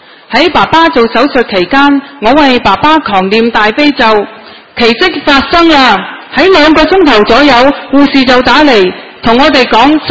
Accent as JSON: {"language": "Chinese", "country": "Macau", "said": "大家好，我是来自澳门的同修，"}